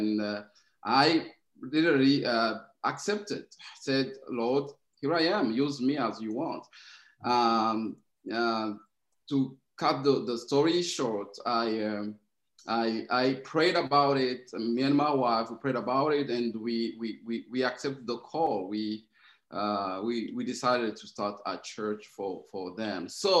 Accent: Burundi; I'm from Burundi. … And I was born and raised in Burundi, born in a Christian family

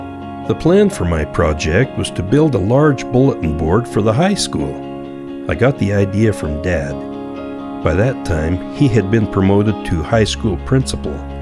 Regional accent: Idaho, United States; And that's how it was for me growing up in Idaho.

